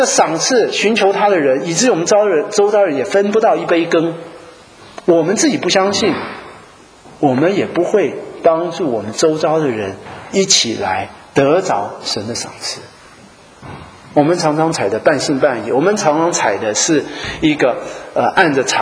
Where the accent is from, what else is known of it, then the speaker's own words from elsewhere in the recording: Taiwan; 我们台湾人会这样讲